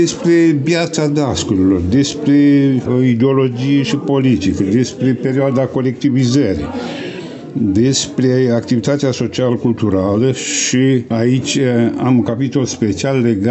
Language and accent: Romanian; Suceava County, Romania; now in Iași, Romania; sunt originar din Bucovina, Bicovu de Jos, județul Suceava și la Iași m-am mutat de 7 ani.